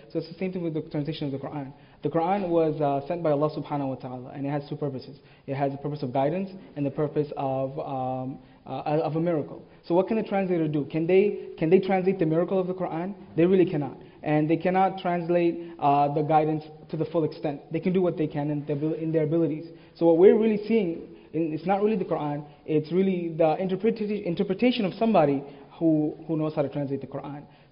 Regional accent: India; English is a second language; The subcontinent, India.

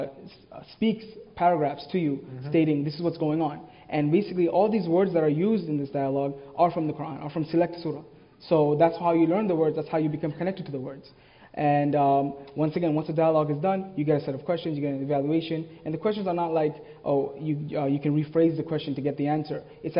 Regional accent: India; English is a second language; The subcontinent, India.

